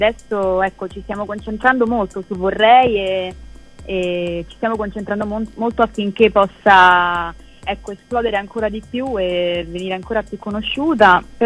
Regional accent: Rome, Lazio, Italy; born there; mi sono esibita a Roma, che è una grande soddisfazione, essendo la mia città natale.

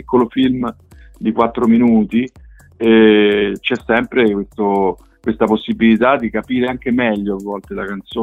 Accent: Rome, Lazio, Italy; now in Bologna, Italy; adesso io sono a Bologna, sono romano ma vivo a Bologna

